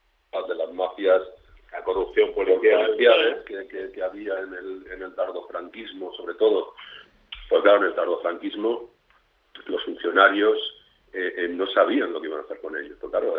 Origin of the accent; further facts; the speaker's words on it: Alcorcón, Community of Madrid, Spain; que los que venimos de ahí, yo soy de Alcorcón